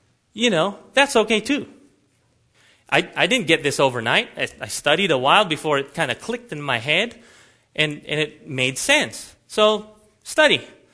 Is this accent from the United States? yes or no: no; Philippines; So I'm a Filipino, I'm an Adventist, and we had a network and we discussed all sorts of stuff with each other.